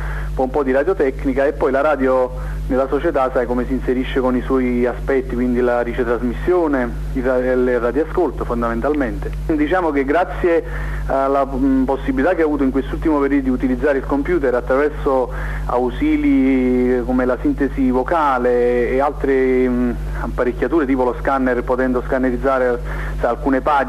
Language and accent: Italian; Naples, Campania, Italy; E io praticamente sono di Napoli, la provincia di Napoli, sto qui a Quarto, insieme ad un gruppo di amici, diciamo, della zona